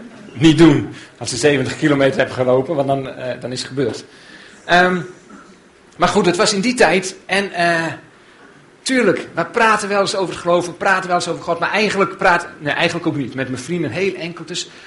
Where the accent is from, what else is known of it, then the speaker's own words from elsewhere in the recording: Scharsterbrug, Friesland, Netherlands; ik ben geboren en getogen in Scharsterbrug.